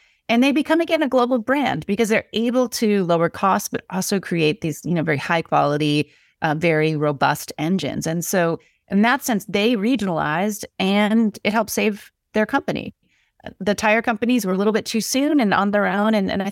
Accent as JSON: {"language": "English", "town": "Akron", "region": "Ohio", "country": "United States", "tie": "born or raised there", "said": "and I grew up in Akron, Ohio, so that's why I start the book there"}